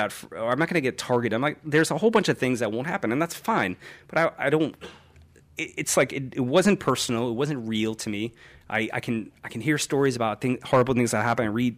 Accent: New York, United States; They exist where I grew up in New York.

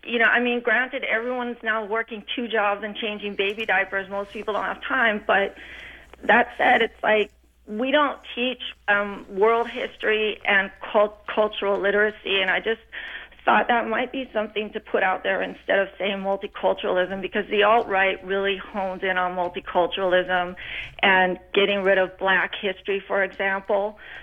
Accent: North Carolina, United States; I'm part African American. I'm, you know, I'm mixed race from North Carolina

